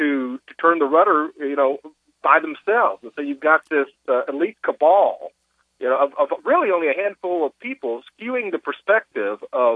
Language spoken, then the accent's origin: English; the South, United States; You know, I'm biased as a Southerner